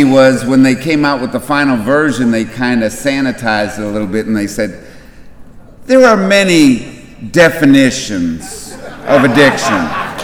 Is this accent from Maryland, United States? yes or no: yes; Kensington, Maryland, United States; I'm from Kensington, Maryland, not far away. Took the metro in.